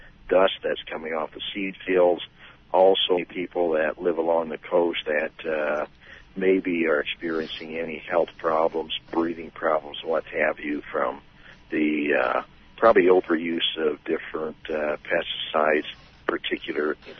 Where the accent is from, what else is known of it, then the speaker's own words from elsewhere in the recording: Midwest, United States; now in Iowa, United States; I'm an agronomist from the Midwest of the mainland. I live in Iowa